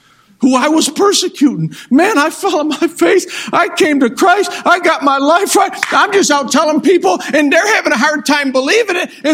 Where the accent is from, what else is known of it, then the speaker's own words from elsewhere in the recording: New York, United States; Just to clarify, we're from New York. You know, not the New York, but upstate New York.